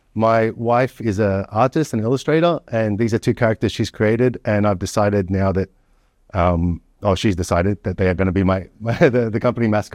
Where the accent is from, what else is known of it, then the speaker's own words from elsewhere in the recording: Australia; moved away as an adult; I'm an Australian.